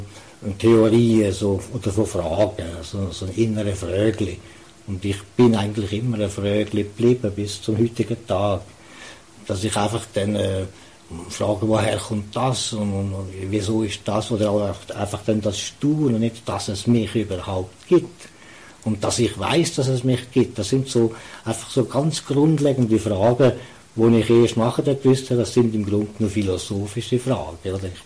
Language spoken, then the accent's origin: German; Valais, Switzerland; ich bin der Zweitälteste, ja, nach mir sind also noch 4 gekommen. Aber wir sind aufgewachsen im Wallis, im Nates, im ganz katholischen Gebiet. Und da ist das Katholische ist für mich so etwas Selbstverständliches von Anfang an.